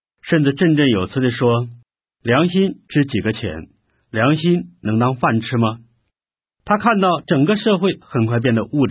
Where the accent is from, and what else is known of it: China